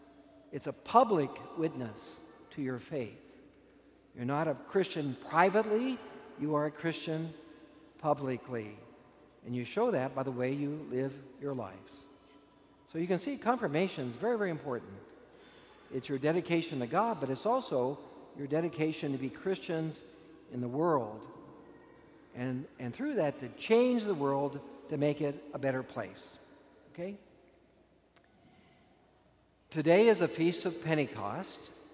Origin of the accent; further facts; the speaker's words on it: Kansas, United States; born there; I was born in Kansas. Was anybody here born in Kansas?